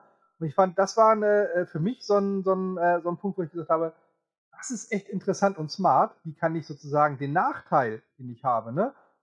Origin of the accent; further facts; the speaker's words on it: North Rhine-Westphalia, Germany; wir können auch sonst bei uns in NRW, da kenne ich mich besser aus, Gelsenkirchen, oder wir nehmen auch von mir aus meine Heimat, hier Coesfeld oder Dülmen